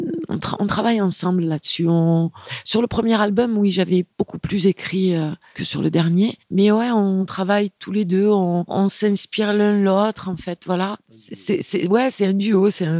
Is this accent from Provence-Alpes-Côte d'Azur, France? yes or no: yes; Martigues, Provence-Alpes-Côte d'Azur, France; j'ai beaucoup voyagé. Je suis revenue me poser dans ma ville natale, à Martigues.